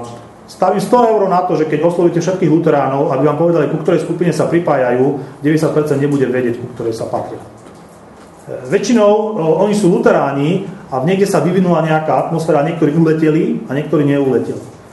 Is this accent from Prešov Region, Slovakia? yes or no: yes; Prešov, Prešov Region, Slovakia; Ja som z Prešova. Prešov je na 97% slovenský.